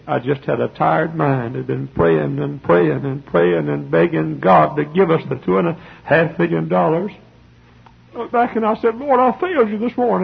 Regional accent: United States; accent: southern; all you poor, poor people haven't learned how to talk yet, and with my southern accent.

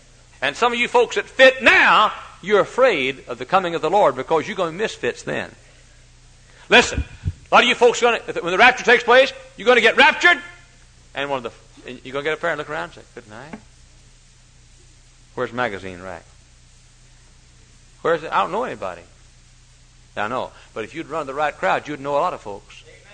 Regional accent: Texas, United States; I came here 14 years ago. We came from Texas.

